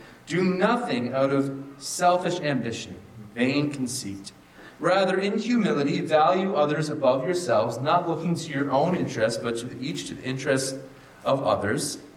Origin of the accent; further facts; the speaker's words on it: Newfoundland and Labrador, Canada; And growing up in Newfoundland and going to school, they teach you how to create an argument, right?